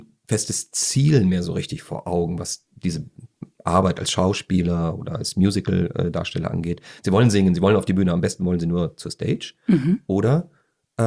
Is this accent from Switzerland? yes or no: no; Austria; Einfach ich als Österreicher kann nur eins sagen